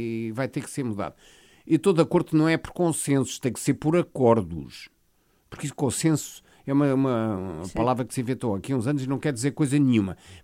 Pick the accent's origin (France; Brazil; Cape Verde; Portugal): Portugal; Como portugueses não podemos aceitar.